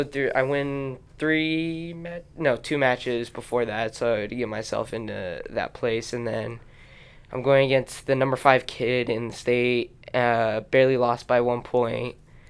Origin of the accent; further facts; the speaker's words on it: Visalia, California, United States; I'm a kid from Visalia.